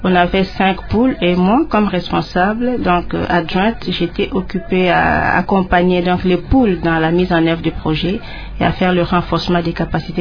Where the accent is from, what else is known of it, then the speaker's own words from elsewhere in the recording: Popokabaka, Kwango, DR Congo; l'école primaire, l'enfance, l'école primaire, l'école secondaire à Popokabaka, dans le diocèse, donc à Tuvukamundu.